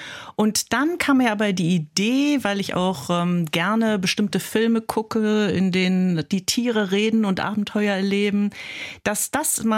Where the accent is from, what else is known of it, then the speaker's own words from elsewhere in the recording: North Rhine-Westphalia, Germany; now in Bamberg, Germany; Ja, also ich komme aus dem Rheinland, wie man hört, und lebe aber schon seit 20 Jahren jetzt bald in Bamberg.